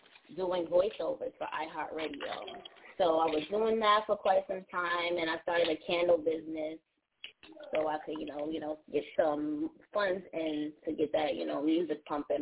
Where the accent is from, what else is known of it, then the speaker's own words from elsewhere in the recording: Brooklyn, New York, United States; I'm from Brooklyn, New York. What's good, y'all?